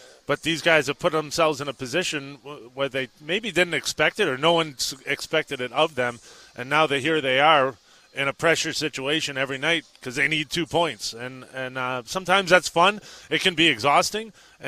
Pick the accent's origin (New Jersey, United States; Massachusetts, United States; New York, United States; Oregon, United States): Massachusetts, United States; Boston; Growing up in Boston, of course, I'm a Dunks guy.